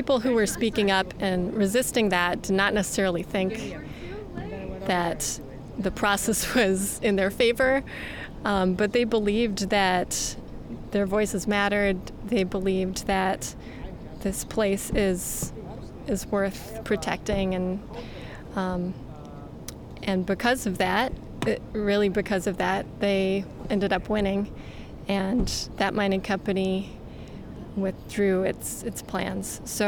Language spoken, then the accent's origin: English; Milwaukee, Wisconsin, United States; And I grew up on Lake Michigan in Milwaukee